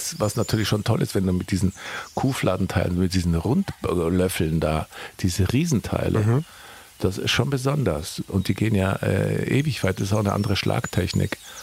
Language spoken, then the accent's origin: German; Bavaria, Germany; ich komme ja aus dem Allgäu